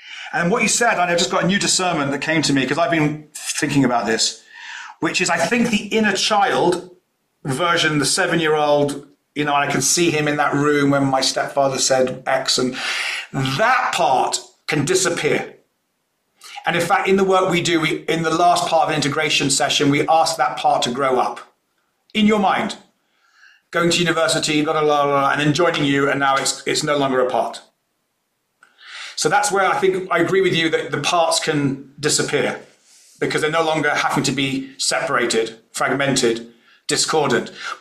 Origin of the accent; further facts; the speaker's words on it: Hampstead, London, United Kingdom; I grew up in Hampstead in London, which is the slightly posh, snobby, upper middle class Jew version of me, right?